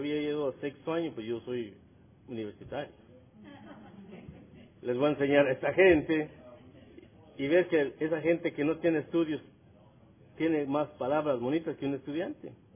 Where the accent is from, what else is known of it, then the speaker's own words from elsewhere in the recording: Guatemala; Yo soy de Guatemala.